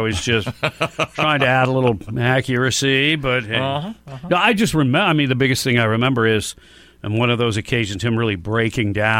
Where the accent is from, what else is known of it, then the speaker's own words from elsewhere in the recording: Detroit, Michigan, United States; I remember, you know, him from being a kid growing up in Detroit.